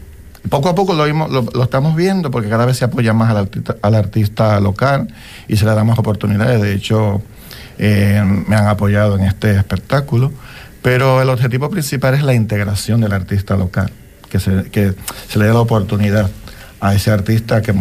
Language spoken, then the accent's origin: Spanish; Dominican Republic; now in Fuerteventura, Spain; yo llegué de República Dominicana en el 2005 a Fuerteventura.